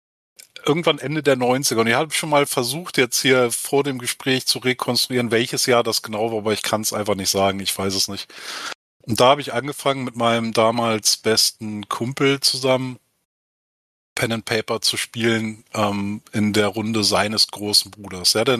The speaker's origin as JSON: {"language": "German", "region": "Hamburg", "country": "Germany", "said": "Ich komme aus Hamburg."}